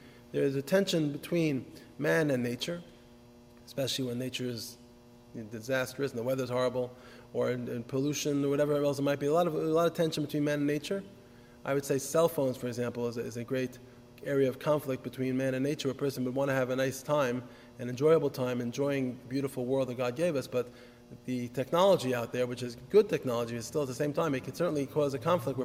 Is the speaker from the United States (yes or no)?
yes; New York City, New York, United States; I grew up in New York City.